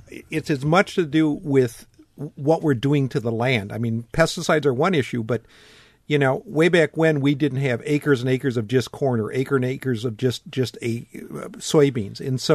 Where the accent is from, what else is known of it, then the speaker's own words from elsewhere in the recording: Wisconsin, United States; I mean, growing up in Wisconsin, I mean, I have perspectives.